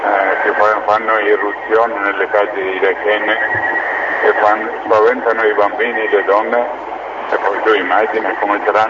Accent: Iran; born there; Italian is a second language; moved away; Perché sono nato in Iran. E purtroppo da 24 anni che non riesco ad andare in Iran

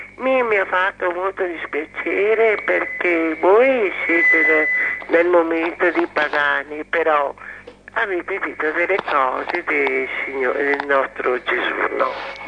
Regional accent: Venice, Veneto, Italy; perché sono veneziana

